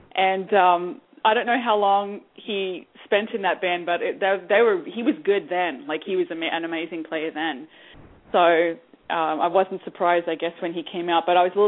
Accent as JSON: {"language": "English", "country": "Australia", "lives_now": "Canada", "said": "I've made some really good friends here and became a Canadian, so I'm both Canadian and Australian now."}